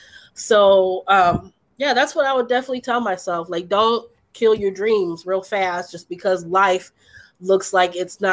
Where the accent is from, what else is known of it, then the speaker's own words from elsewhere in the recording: Indianapolis, Indiana, United States; I grew up in Indianapolis, Indiana, after the whole, after they moved all the car factories out of the Midwest.